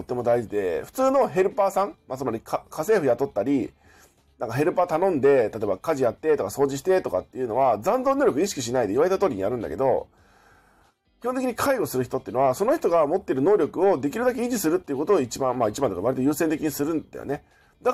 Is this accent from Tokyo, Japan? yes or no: yes; Tokyo, Japan; also born or lived in Kanagawa; 俺はもう神奈川県生まれで、東京今育ってる。まあ、東京で今仕事してるんだけど